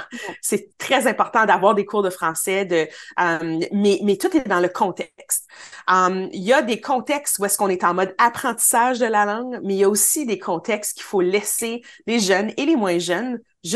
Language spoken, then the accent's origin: French; Ontario, Canada; moi, je suis franco-ontarienne